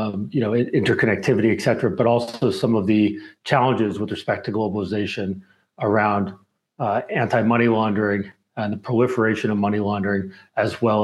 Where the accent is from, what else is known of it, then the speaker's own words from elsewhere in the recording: California, United States; Actually, from California as well.